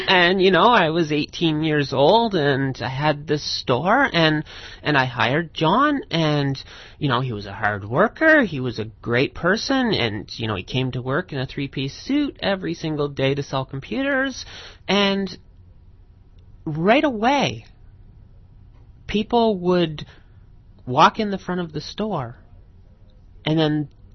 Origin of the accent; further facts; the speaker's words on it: London, United Kingdom; one of the things that always comes to mind is I grew up in East End London.